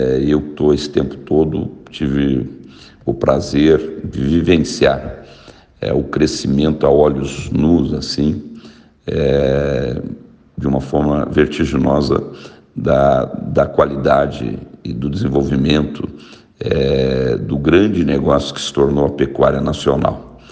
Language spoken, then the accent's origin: Portuguese; Rio Grande do Sul, Brazil; acompanhando os leilões do Rio Grande do Sul, onde eu nasci, onde me criei